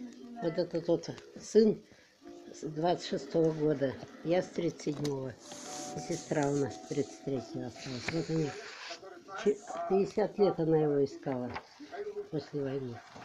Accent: Novokuznetsk, Kemerovo Oblast, Russia; born there; Родилась в городе Сталинске.

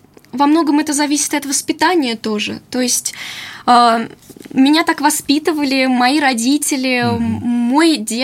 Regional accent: Yegoryevsk, Moscow Oblast, Russia; я родом из замечательного подмосковного маленького города Егорьевска. Это город, который раньше входил в состав Рязанской губернии и который, ну, на Великой Мещерской земле находится со своими фольклорными традициями, народными традициями.

